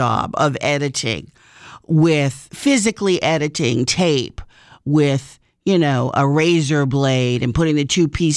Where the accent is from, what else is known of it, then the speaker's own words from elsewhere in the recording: Rhode Island, United States; now in Connecticut, United States; because I come from Rhode Island, and there's a, well, it's pronounced Coventry in Rhode Island, and I come here to Connecticut